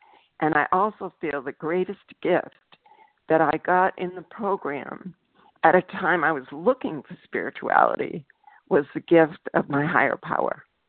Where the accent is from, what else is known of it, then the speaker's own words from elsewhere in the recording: Massachusetts, United States; I'm from Massachusetts.